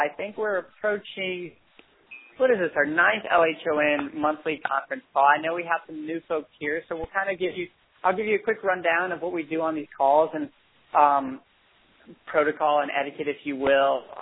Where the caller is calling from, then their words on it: Florida, United States; I'm calling from Florida after finishing my 13-hour day so at the office